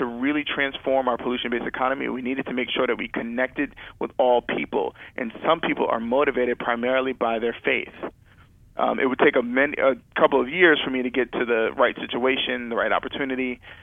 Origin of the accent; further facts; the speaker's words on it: Brooklyn, New York, United States; also born or lived in Boston / Oakland; I went to college in Rhode Island. I grew up in Brooklyn. I lived upstate New York. I lived in Boston. I lived in Oakland. Pretty liberal enclaves.